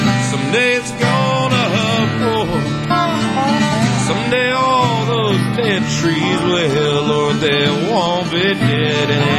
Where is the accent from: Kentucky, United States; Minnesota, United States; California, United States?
California, United States; Downey; I grew up in Downey, California, and it was, when I was a little kid, it was, you know, you had orange groves and avocado groves and bean fields